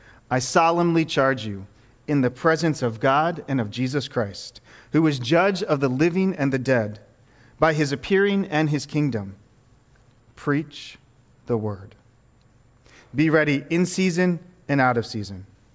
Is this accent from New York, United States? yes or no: no; Baltimore, Maryland, United States; I'm from Baltimore, and me and my wife were visiting my family in Baltimore